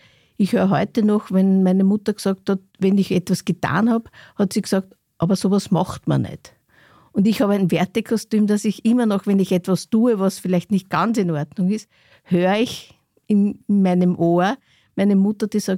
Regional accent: Lower Austria, Austria; Wenn Sie als Kind im Waldviertel aufwachsen, dann ist das etwas, Sie haben absolute Freiheit.

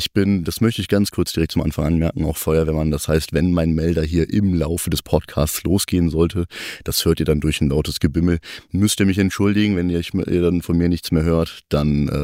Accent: Rhineland-Palatinate, Germany; Ich bin irgendwas zwischen 5 und 55 Jahren alt. Ich komme aus der Nähe von Koblenz.

